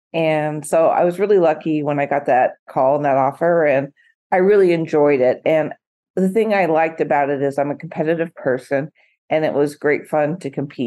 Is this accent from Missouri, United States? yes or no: no; Portland, Oregon, United States; So I grew up in the great state of Oregon, where it's sort of the home of track and field. I grew up in Portland, not Eugene, Track City, USA.